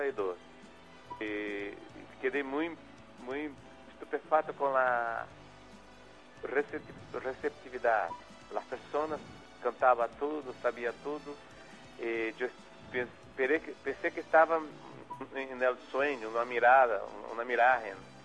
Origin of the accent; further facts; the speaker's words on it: Northeast Region, Brazil; now in Rio de Janeiro, Brazil; porque eu sou um músico nordestino, e nasci e me criei no Nordeste, depois me transferi para Rio